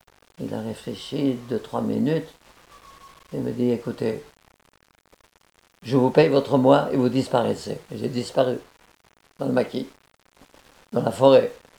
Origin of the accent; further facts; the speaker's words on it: France; je suis français, ancien combattant.